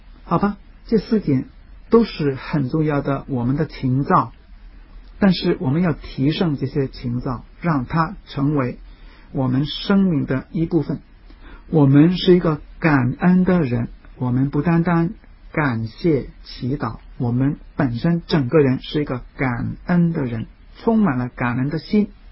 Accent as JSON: {"language": "Chinese", "country": "Hong Kong", "said": "我能够以身为教友为荣，以身为学生为荣，以身为中国人、香港人为荣。"}